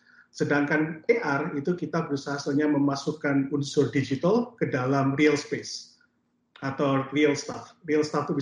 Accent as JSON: {"language": "Indonesian", "town": "Surabaya", "region": "East Java", "country": "Indonesia", "tie": "born or raised there", "lives_now": "United States", "said": "saya sebenarnya dari Surabaya asli, lahir dan besar di Surabaya. Sampai S1 di Surabaya juga"}